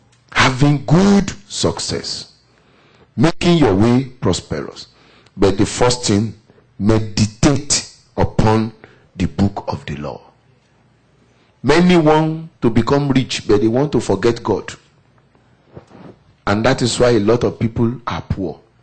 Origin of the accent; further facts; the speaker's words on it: Nigeria; now in Minnesota, United States; No, I came from Nigeria. I don't know winter. We have never seen snow. But when I came to Minnesota, I saw snow all over.